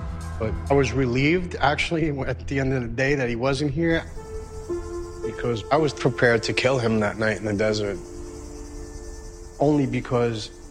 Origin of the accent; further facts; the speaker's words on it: Staten Island, New York, United States; Well, growing up in Staten Island, in our backyard, we had these doves.